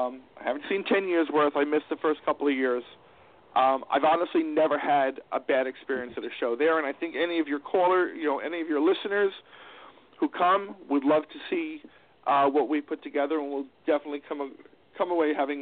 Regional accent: New York, United States; I talk fast. I'm a New Yorker.

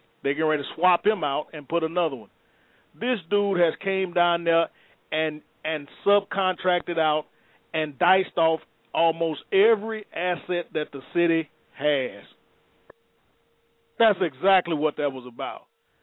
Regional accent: Benton Harbor, Michigan, United States; Now, this is first-hand knowledge because I'm from Benton Harbor, Michigan. I sat on that council for 6 years as a commissioner.

